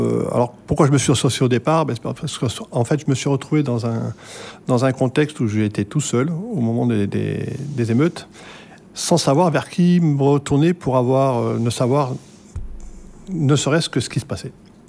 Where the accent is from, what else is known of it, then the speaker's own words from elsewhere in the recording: New Caledonia; en tant que citoyen, en tant que calédonien, on pouvait se réunir